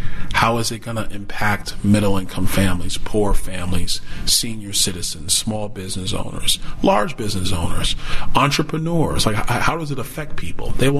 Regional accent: New York City, New York, United States; also born or lived in Brooklyn; I grew up in the inner city of New York. I grew up in Brooklyn, New York.

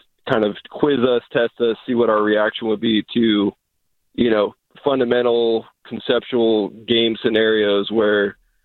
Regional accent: New Hampshire, United States; I grew up in New Hampshire, so I was living in California at the time.

